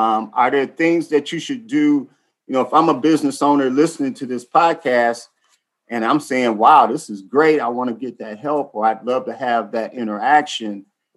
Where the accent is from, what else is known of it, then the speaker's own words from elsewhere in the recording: Detroit, Michigan, United States; moved away; And as a Detroiter I don't live in Detroit anymore, but I grew up in Detroit